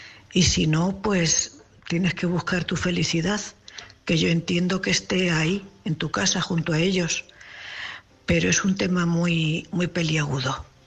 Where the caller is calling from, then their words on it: Cuenca, Castilla-La Mancha, Spain; corresponsal de Cuenca.